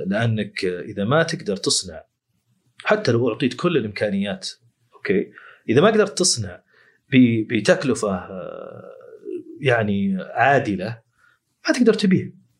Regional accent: Saudi Arabia; وعندنا في السعودية وشيء يعني بيض الوجه ومشرف

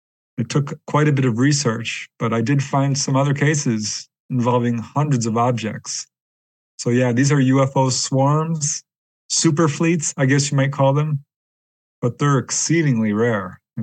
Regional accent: Topanga, California, United States; of sightings over Topanga Canyon. This is in Southern California. And on June 14th, 1992, this was my hometown, actually. I just moved out by coincidence. But yeah, this was my hometown, a little community of then about 8,000, 10,000 people.

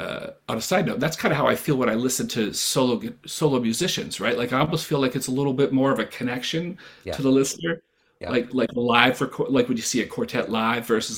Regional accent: New Hampshire, United States; I grew up in New Hampshire

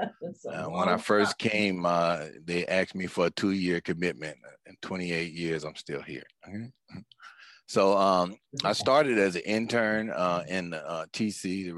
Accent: Los Angeles, California, United States; I grew up in Los Angeles, been in Los Angeles all my life

